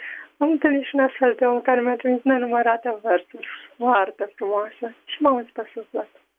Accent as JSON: {"language": "Romanian", "region": "Bucharest", "country": "Romania", "said": "sunt din București."}